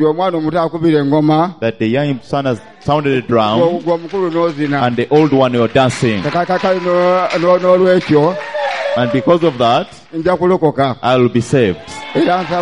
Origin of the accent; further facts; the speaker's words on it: Lugazi, Central Region, Uganda; How many people here from Lugazi? Those I started with, those I grew up with in Lugazi